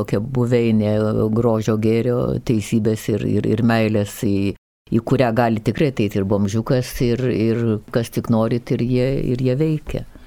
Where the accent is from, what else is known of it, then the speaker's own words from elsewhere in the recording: Kaunas, Kaunas County, Lithuania; aš iš viso prigimimo esu iš Šančių, iš Nemuno, iš Kranto alėjos ten